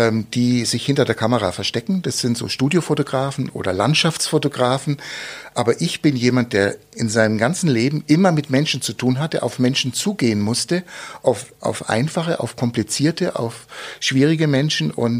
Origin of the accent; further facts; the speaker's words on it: Munich, Bavaria, Germany; now in Augsburg, Germany; Ich bin in München geboren, schöne Stadt, als Kind dort aufgewachsen und dann vor 50 Jahren mit meinen Eltern nach Augsburg gezogen.